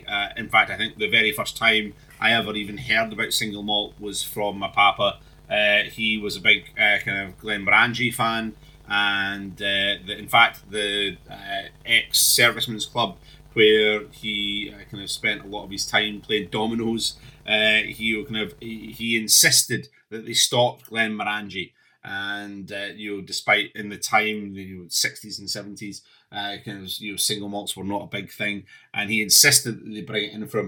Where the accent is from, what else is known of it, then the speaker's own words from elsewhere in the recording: Glasgow, Scotland, United Kingdom; also born or lived in St Andrews; So yes, born and raised in Glasgow. I moved through to St Andrews for university in 1989.